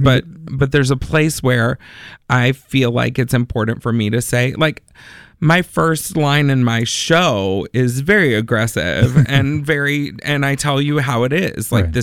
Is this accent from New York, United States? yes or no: no; Texas, United States; I grew up in Texas in a very small town, very Southern Baptist / very conservative Christian.